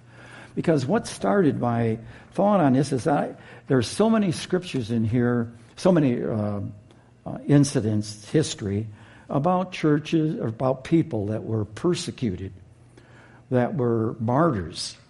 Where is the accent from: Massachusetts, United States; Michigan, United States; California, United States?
Michigan, United States; I'm from Michigan. I'm from the western side of the state, so don't hold that against me.